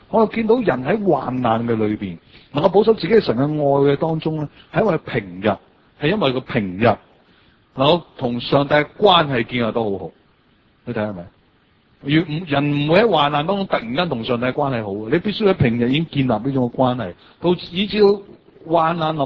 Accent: China; 其實我中國人都唔握手噶，

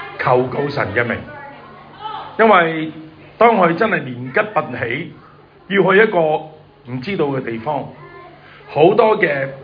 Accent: Hong Kong; 我香港出世，香港長大，我都未夠70歲，

